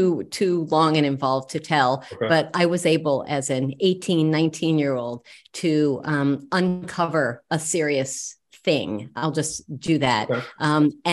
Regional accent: Silver Spring, Maryland, United States; also born or lived in Washington, D.C., United States; So you were totally right that I was born in DC, but that was literally where I was born, at Sibley Hospital. But my parents were living in Silver Spring. And so I am a Montgomery County

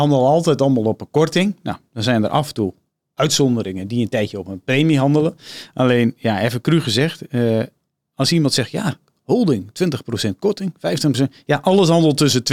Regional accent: Netherlands; Wij zijn Nederlanders en we hebben heel lang HAL gehad dat op een premie handelde.

